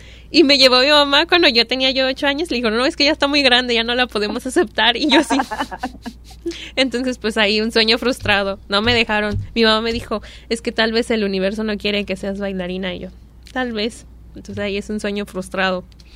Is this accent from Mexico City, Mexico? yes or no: yes; Mexico City, Mexico; Retomando el tema, pues yo soy de la Ciudad de México.